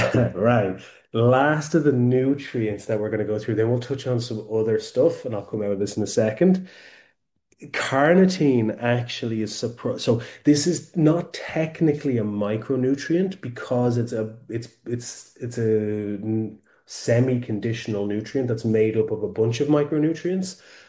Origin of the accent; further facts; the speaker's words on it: Ireland; I come from Ireland and we're very seafood orientated